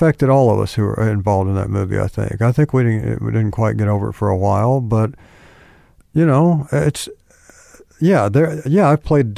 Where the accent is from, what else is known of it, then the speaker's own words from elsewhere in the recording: United States; I'm an American actor.